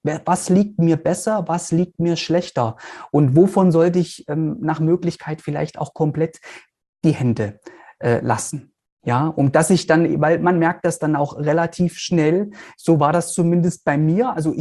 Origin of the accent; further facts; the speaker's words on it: East Germany, Germany; Ich bin ja in Anführungszeichen ein Kind der DDR. Ja, also das heißt, ich habe so die letzten Jahre der DDR miterleben dürfen und dann eben auch die sogenannte Nachwendezeit in Anführungszeichen in Ostdeutschland.